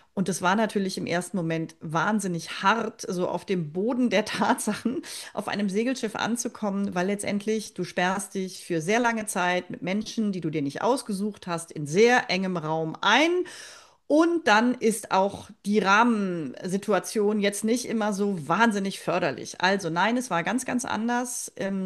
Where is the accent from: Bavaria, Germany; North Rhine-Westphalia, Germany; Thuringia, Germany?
North Rhine-Westphalia, Germany; Leverkusen; Jetzt bin ich geboren und aufgewachsen in Leverkusen.